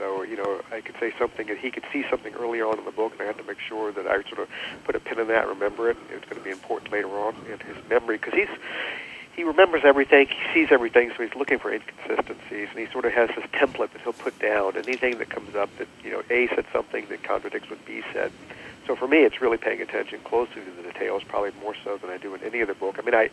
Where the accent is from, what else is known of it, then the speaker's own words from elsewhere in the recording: Richmond, Virginia, United States; I grew up in Richmond, Virginia, which really it was a town that was based on lots of things that no longer are relevant in life.